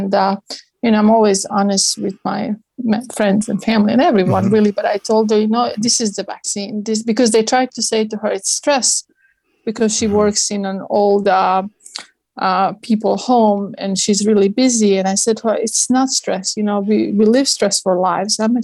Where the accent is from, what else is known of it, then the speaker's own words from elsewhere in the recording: Split, Split-Dalmatia County, Croatia; English is a second language; I was born in Split, and I lived here for 18 years of my life.